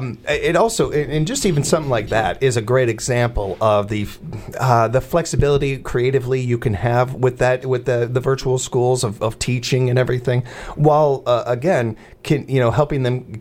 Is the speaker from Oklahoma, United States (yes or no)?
no; Chicago, Illinois, United States; I can't help but go back to my youth and growing up in Chicago and the way the school system was there.